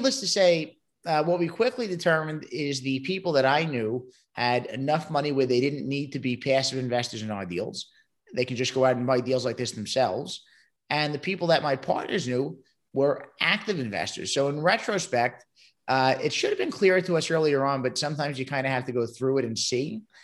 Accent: Brooklyn, New York, United States; So originally, I come from Brooklyn, New York. The accent might give it away.

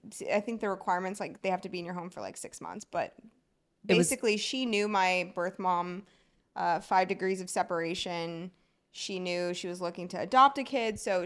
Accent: North Richland Hills, Texas, United States; Grew up in North Richland Hills, so Fort Worth, Texas.

